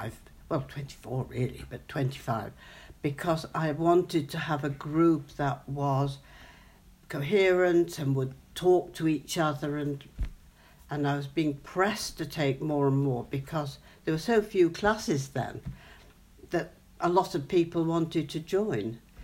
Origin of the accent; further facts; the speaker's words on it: Menston, Yorkshire and the Humber, United Kingdom; also born or lived in Horsforth; I was born in Horsforth and I lived in Menston, Burley, all my life until I left.